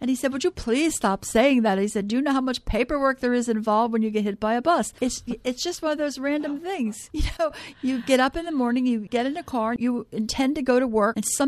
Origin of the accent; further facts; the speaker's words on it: Norristown, Pennsylvania, United States; I'm a local girl. I was raised in Norristown and went to Norristown schools